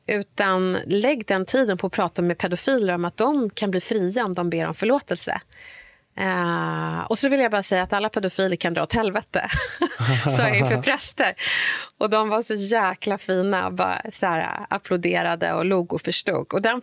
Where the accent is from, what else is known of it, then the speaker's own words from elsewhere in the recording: Stockholm, Stockholm County, Sweden; jag var uppväxt i Bredäng och Bredäng ligger i Sveriges största klassklyfta.